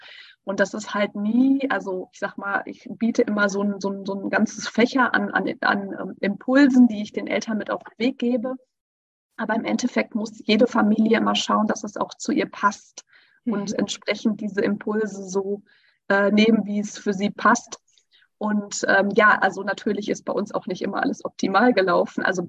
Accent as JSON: {"language": "German", "region": "North Rhine-Westphalia", "country": "Germany", "tie": "born or raised there", "said": "weil ich auf einem Bauernhof groß geworden bin in Ostwestfalen"}